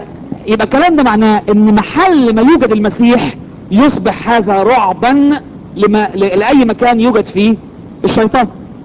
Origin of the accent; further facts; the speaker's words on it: Egypt; الاصحاح ده طبعا احنا بالذات كمصريين المصحاح ده اصلا يعني بيبقى قدام عينينا باستمرار